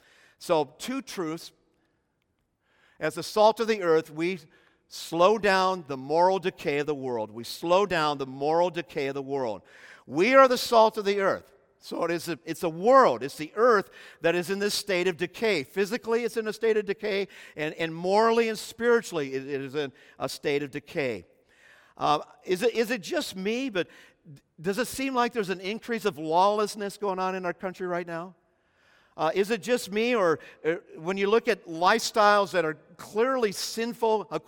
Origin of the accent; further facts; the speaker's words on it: Omaha, Nebraska, United States; also born or lived in Iowa; I was born in Iowa, but we grew up in Omaha, and some people in Iowa say, well, you should be a Cyclone fan